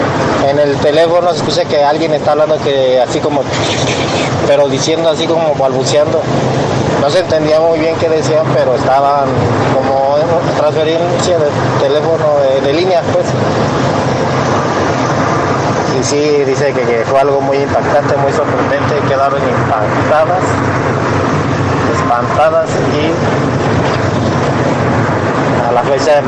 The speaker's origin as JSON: {"language": "Spanish", "region": "Querétaro", "country": "Mexico", "said": "de Querétaro"}